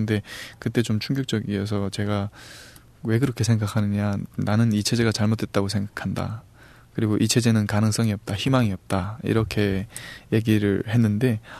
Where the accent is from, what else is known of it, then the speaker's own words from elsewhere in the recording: North Korea; moved away; 제가 탈북을 결심하고 탈북 브로커를 찾아서 이제 그 브로커와 함께 그 북쪽 그 무산에 가서 그쪽에서 탈북을 했거든요.